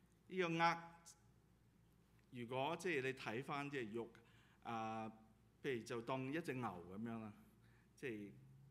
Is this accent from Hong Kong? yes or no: yes; Hong Kong; 我在香港一路成长